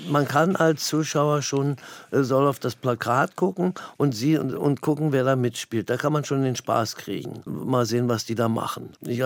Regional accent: Berlin, Germany; Ich bin ja Berliner. Ich bin Ur-Berliner. Nicht Ur-Berliner. Meine Eltern sind nicht in Berlin geboren, aber ich bin in Berlin geboren, in Charlottenburg und habe was für ein Köpenick, in Schöneweide, in Pankow, wo ich überall gewohnt habe, in Prenzlauer Berg.

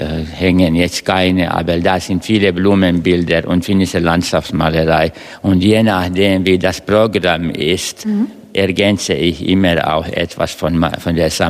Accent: Berlin, Germany; Ich bin auch Berliner.

